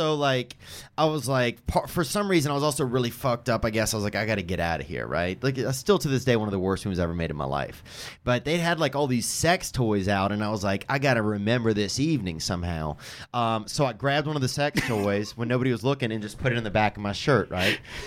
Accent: Louisiana, United States; No, I mean, I was from Louisiana.

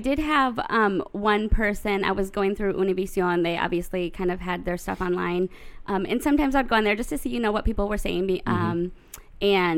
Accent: Greenville, Michigan, United States; I grew up in Greenville, Michigan, which is about 45 minutes north of here.

